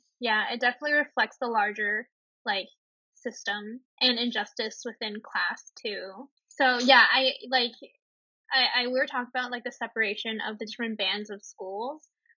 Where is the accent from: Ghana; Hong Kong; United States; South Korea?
Hong Kong; growing up in Hong Kong, I didn't really know people who like really cared about social justice